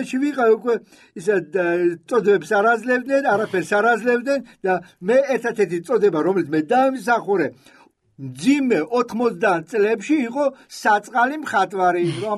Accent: Leghvani, Imereti, Georgia; ჩვენ ხარაგაულიდან ვარ წამოსული, უფრო სწორედ ლეღვანიდან

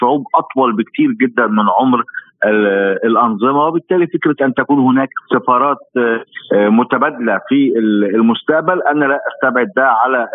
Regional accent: Egypt; أنا كمصري وكبرلماني مصري سأعارض على سبيل المثال أي خطوة لتطبيق العلاقات مع إيران

